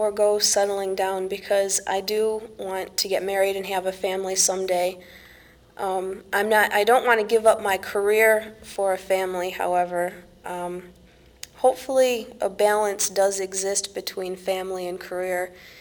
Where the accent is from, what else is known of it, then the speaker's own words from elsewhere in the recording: Warren, Michigan, United States; My hometown is Warren, which is right outside the city of Detroit, so it's a basically suburban area. Not too many kids running around, a lot of very conservative people. It's pretty much a blue-collar town.